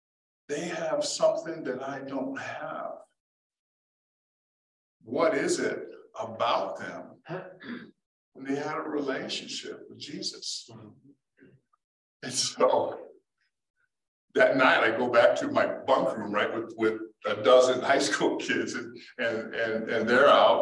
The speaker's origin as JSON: {"language": "English", "region": "Hawaii", "country": "United States", "tie": "born or raised there", "lives_now": "Colorado, United States", "said": "I grew up in Hawaii. And when I took my recruiting trip here, I fell in love with Colorado"}